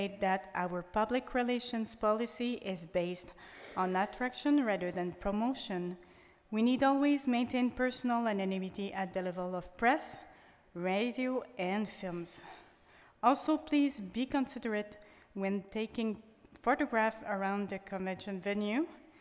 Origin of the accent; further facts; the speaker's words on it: Ottawa, Ontario, Canada; I'm an alcoholic from Ottawa